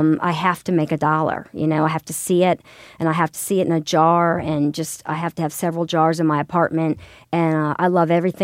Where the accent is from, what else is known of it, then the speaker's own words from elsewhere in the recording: the South, United States; I grew up in the South and there were these hospitality shows that I was obsessed with.